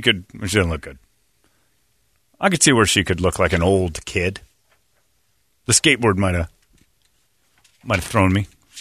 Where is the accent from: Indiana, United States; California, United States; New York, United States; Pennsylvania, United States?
Indiana, United States; Cedar Lake; A Christmas Story is set in my hometown of Cedar Lake, Indiana.